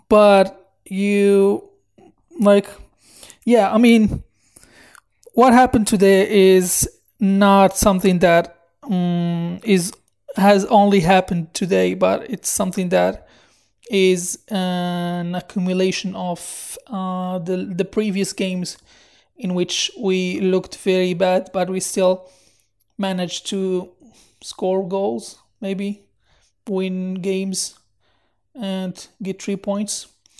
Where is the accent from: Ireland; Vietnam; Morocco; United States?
Morocco; I'm from Morocco, so we live and breathe football.